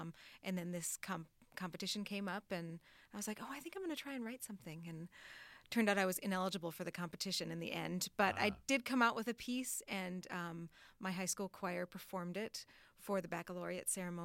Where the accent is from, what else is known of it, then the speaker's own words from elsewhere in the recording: North Dakota, United States; I'm from North Dakota originally, and you know, North Dakota, there aren't really any composers.